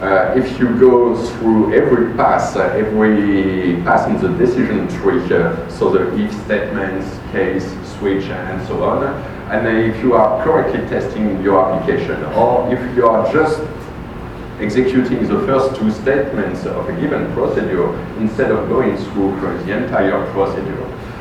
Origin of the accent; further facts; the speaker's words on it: France; accent: French; English is a second language; you will have to deal with my French accent.